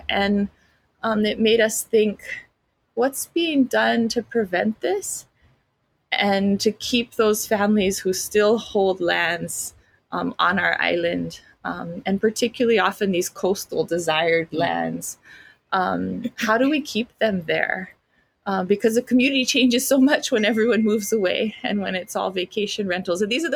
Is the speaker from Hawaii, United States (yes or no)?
yes; Kalihiwai, Hawaii, United States; I come from Kalihiwai, here on the island of Kauai, where Ko'olau and Halele'a Moku come together.